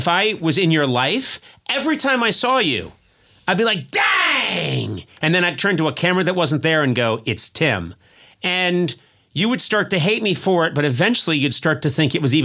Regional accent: Brookline, Massachusetts, United States; What? You're living in my hometown?

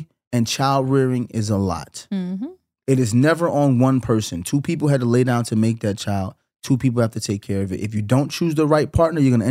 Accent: New York, United States; I'm from New York.

